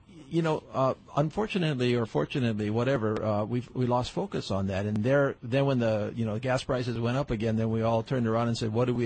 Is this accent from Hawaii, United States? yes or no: yes; Hilo, Hawaii, United States; And I was born and raised in Hilo, so I remember the Hamakua coast.